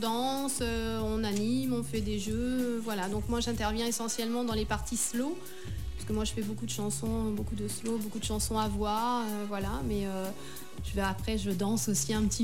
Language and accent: French; Saint-Jean-d'Angély, Nouvelle-Aquitaine, France; born there; Alors voilà, je suis née à Saint-Jean-d'Angély.